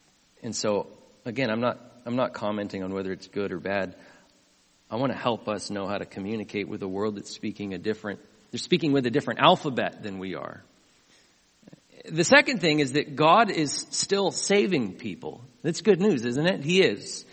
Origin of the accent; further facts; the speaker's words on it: California, United States; I grew up in California. We've been a post-Christian nation for a long time, haven't we?